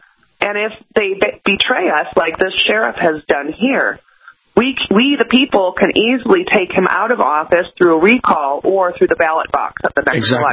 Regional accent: Chicago, Illinois, United States; I mean, I'm from Chicago.

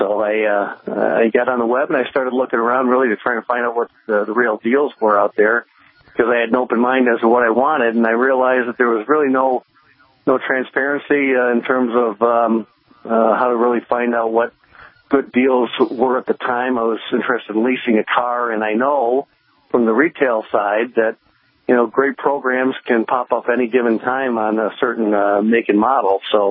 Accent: Detroit, Michigan, United States; Well, I am from the Detroit area, in fact, home of the Motor City.

